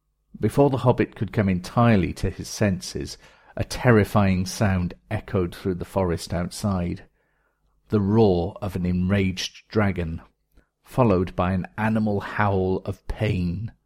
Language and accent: English; United Kingdom; And I do think maybe I should say something about Brexit, being a Brit myself